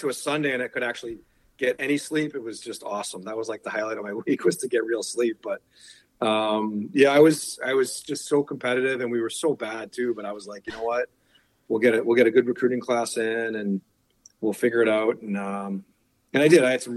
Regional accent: Bedford, New Hampshire, United States; also born or lived in Boston / Winchester; I was born in Boston, and I lived in Winchester, Mass. So I was about eight, and then I moved to Bedford, New Hampshire.

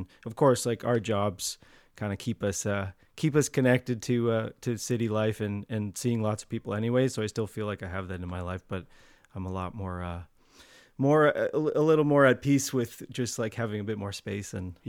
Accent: London, Ontario, Canada; now in Creemore, Canada; No, I grew up in London, Ontario.

